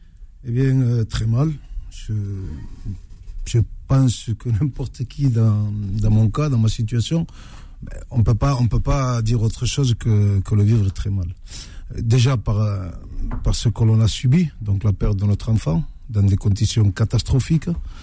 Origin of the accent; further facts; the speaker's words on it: Perpignan, Occitanie, France; Donc, je viens de Perpignan.